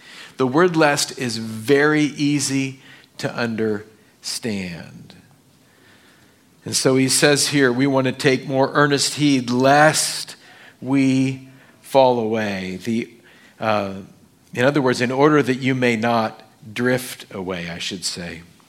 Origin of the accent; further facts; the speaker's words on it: California, United States; growing up in Orange County, we would take the bus down to the beach when we were kids.